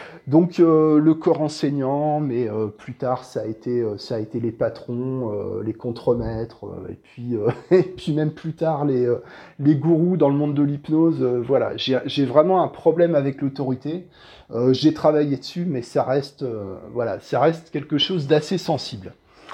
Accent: Le Havre, Normandy, France; born there; now in Mâcon, France; donc je suis né au Havre, au bord de la mer

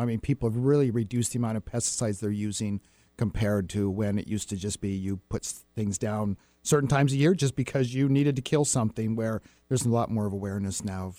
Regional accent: Reno, Nevada, United States; Well, Mark and I was born and raised in Reno, Nevada.

